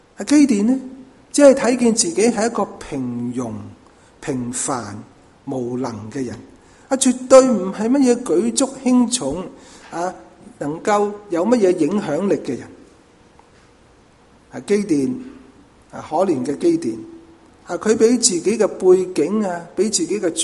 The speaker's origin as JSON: {"language": "Cantonese", "country": "Hong Kong", "said": "我哋香港人亦都有句说话形容女係点呀"}